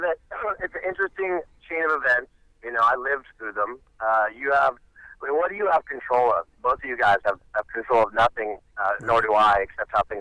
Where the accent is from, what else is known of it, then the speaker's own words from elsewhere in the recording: Santa Barbara, California, United States; We're from Santa Barbara, right? So we didn't have a scene.